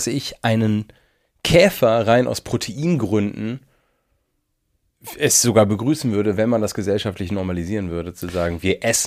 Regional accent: Germany; immer, wir Deutschen schütten besseres Öl in unsere Autos als in uns selbst.

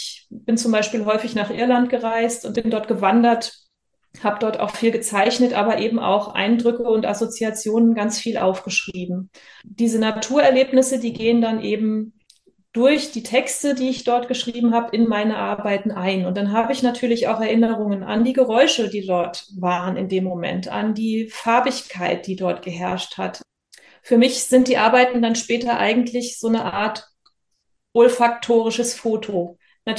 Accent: Bad Kreuznach, Rhineland-Palatinate, Germany; also born or lived in United States; In Bad Kreuznach, das ist in Rheinland-Pfalz, in der Nähe von Mainz.

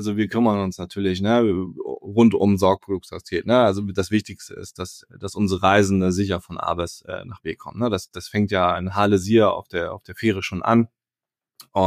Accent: Hamburg, Germany; Ich bin tatsächlich im Hamburger Hafen und Umgebung groß geworden.

